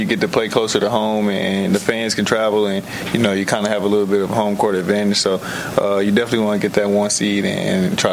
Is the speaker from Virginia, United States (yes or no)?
no; North Carolina, United States; you know, my home state, NC State, was the last two teams I picked.